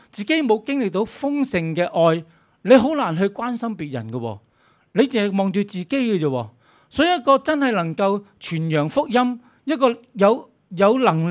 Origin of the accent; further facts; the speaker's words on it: Hong Kong; 其实我香港人很多都很有钱